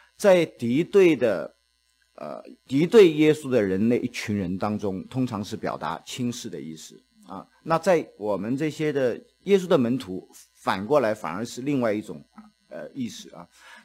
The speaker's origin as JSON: {"language": "Chinese", "region": "Shanghai", "country": "China", "said": "我是从上海来的啊，我们上海人啊有的时候不太好啊"}